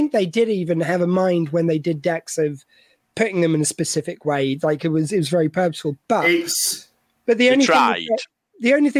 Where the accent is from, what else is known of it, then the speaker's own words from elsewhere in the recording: the South, United States; accent: southern; in my poor southern accent, it gets corrupted.